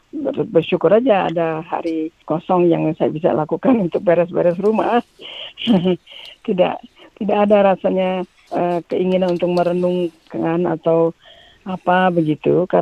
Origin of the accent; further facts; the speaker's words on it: Indonesia; now in Australia; menjadi seorang Indonesia yang baik dan seorang Australia yang baik. Saya, suami saya orang Australia, anak saya orang Australia, menantu orang Australia. Tapi untuk saya, tidak ada tekanan yang untuk harus menjadi warga negara Australia.